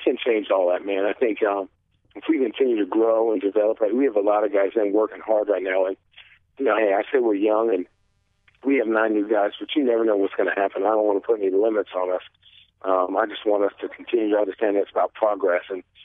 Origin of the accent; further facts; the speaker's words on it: Phoenix, Arizona, United States; I love playing for the Suns, and you know, how much basketball means to me to be able to play in my hometown.